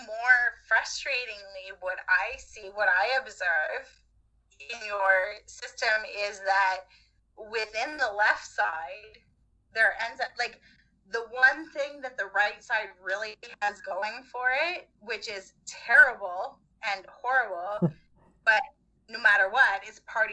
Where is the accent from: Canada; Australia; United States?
Canada; I'll say that as a Canadian. Like, I'm very left to most Canadians